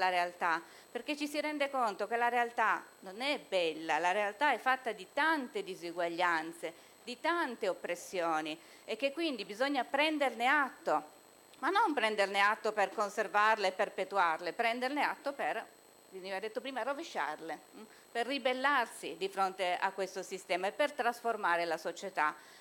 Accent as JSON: {"language": "Italian", "town": "Turin", "region": "Piedmont", "country": "Italy", "said": "Io vengo da Torino, vicino alla Valsusa."}